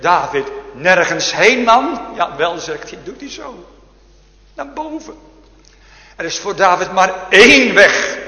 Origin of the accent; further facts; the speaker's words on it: South Holland, Netherlands; born there; maar waar ik geboren ben. Vlak bij Rotterdam, bombardement.